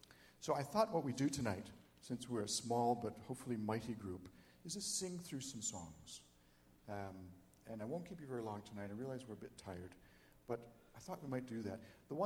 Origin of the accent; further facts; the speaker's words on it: Buffalo, New York, United States; I'm originally from New York, from Buffalo, New York. And I grew up in the inner city of Buffalo, New York.